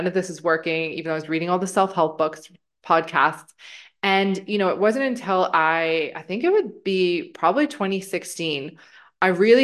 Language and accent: English; Canada; I'm from Canada originally.